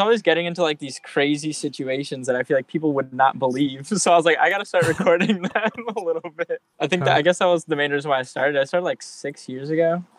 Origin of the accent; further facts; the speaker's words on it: Buffalo, New York, United States; born there; now in Florida, United States; So I was born in New York, Buffalo, okay. New York, but I've lived all along the East Coast, really, and now I'm currently in Florida.